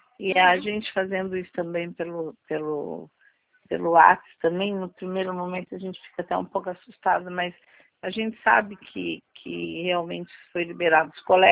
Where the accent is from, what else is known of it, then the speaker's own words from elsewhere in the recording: Paraná, Brazil; porque eu sou do Paraná, né?